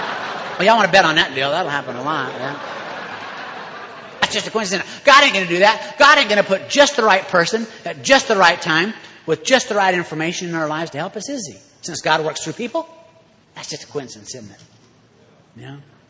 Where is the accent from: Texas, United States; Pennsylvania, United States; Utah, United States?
Utah, United States; Orem; I said, well, I grew up in Orem, Utah.